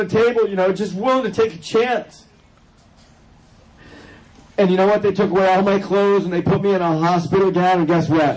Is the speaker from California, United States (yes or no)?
yes; California, United States; You know, I'm from California, the birthplace of Narcotics Anonymous, but I was like, damn!